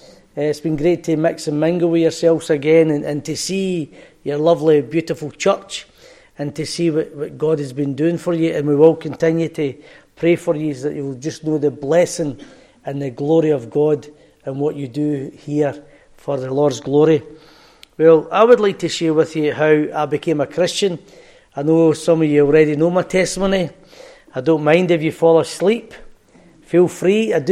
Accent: Motherwell, Scotland, United Kingdom; I originally come from a place called Motherwell, and I was born and brought up in Motherwell. It was a big house and estate called Muir House, and I was brought up there in Muir House.

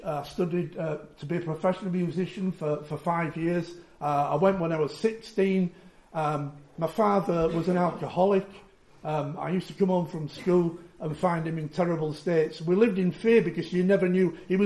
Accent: Leeds, Yorkshire and the Humber, United Kingdom; now in York, United Kingdom; I'm from Leeds in Yorkshire. I now live in York. My mother was a nurse. She was a practicing Roman Catholic. I've got a younger brother.

